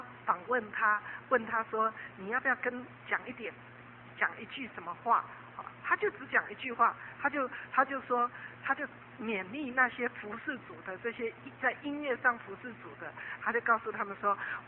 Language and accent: Chinese; Taiwan; 就像我们从小在台湾读书一样